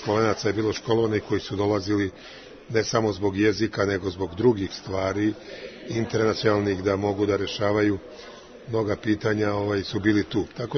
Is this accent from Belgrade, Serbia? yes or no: yes; Belgrade, Serbia; Rođen sam u Beogradu, otac je bio prvoborac, nosio spomenice, oficir posle rata i dobio za Beograd i tu smo i ostali. Ja sam se tu rodio 48. Imam i brata 51. godište i odrasli smo na Senjaku.